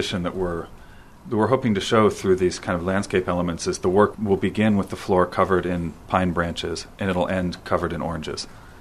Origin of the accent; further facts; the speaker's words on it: Santa Cruz, California, United States; the north coast of Africa in Tunisia smells exactly like my hometown in Santa Cruz, California.